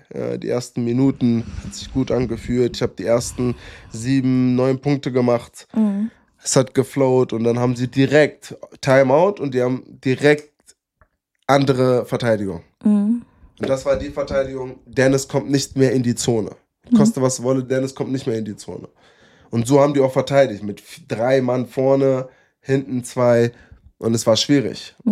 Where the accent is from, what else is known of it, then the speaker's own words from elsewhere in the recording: Germany; born there; Natürlich bin ich Deutscher und ich bin hier geboren, ich halte mich an die Regeln, ich mache meine Sachen.